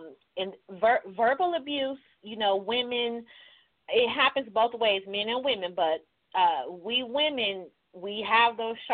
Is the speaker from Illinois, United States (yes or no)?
yes; Chicago, Illinois, United States; Well, we're all from Chicago, so and that's where Miss Vicky unfortunately was murdered.